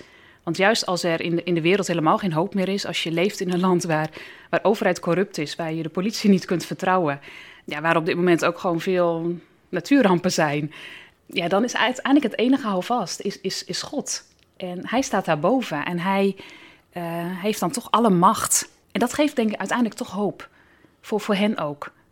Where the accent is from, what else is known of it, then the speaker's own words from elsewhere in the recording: Netherlands; En daar kunnen wij als Nederlanders zeker wel iets van leren.